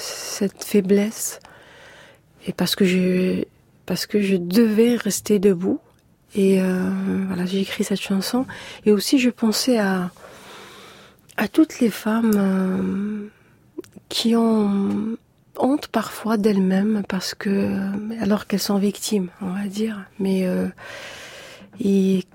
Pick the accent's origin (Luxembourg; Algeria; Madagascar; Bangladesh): Algeria; On a eu de faux problèmes d'identité, en fait, en Algérie. On est des Maghrébins et on nous a toujours voulu nous faire comprendre qu'on était arabes, alors que les Arabes, c'est ceux qui viennent d'Arabie.